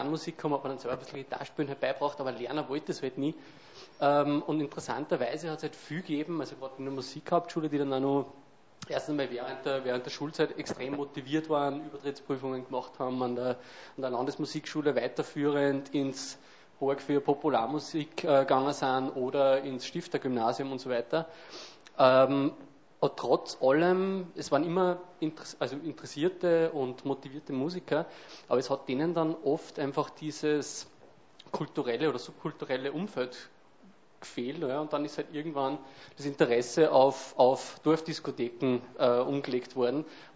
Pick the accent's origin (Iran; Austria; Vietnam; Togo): Austria; Upper Austria; also ich bin selber halt aus Helmundsweil im Mühlviertel, bin ich groß geworden.